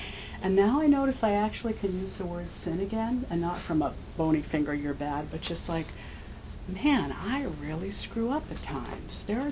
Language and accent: English; Boston, Massachusetts, United States; I remember when I grew up in the Boston Irish Catholic Church, which was very sick with the heresy of Jansenism.